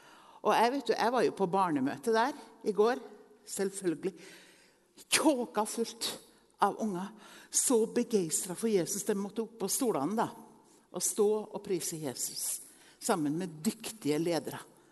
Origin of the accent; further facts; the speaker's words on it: Innlandet, Norway; For jeg kommer fra Hedmarktoppen, og jeg trodde alle var der.